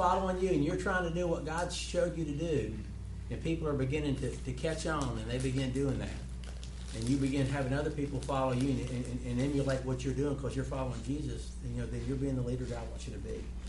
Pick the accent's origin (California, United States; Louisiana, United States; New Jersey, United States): Louisiana, United States; Monroe; I'm from Monroe, Louisiana.